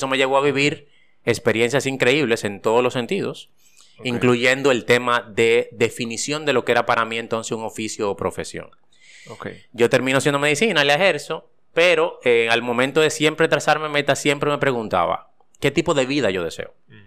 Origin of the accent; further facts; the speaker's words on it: Cibao, Dominican Republic; yo soy un dominicano que viene de una familia del Cibao, de casos recursos